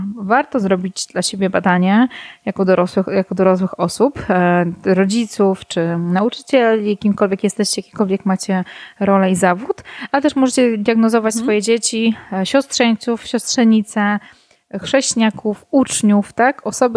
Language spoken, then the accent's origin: Polish; Warsaw, Masovian Voivodeship, Poland; born there; now in Ełk, Poland; Urodziłam się oryginalnie w Warszawie. Od 8 mniej więcej lat mieszkam na Mazurach w Ełku